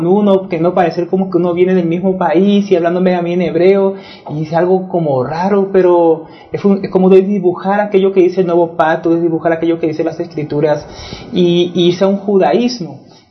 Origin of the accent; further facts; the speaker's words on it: Israel; now in Colombia; yo vengo de Israel, como tú sabes, y yo fui hebreo.